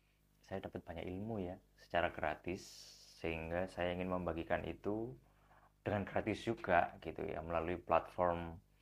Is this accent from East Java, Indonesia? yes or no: yes; East Java, Indonesia; kalau bahasa kita orang Surabaya, Sidoarjo itu kayak gemes gitu ya.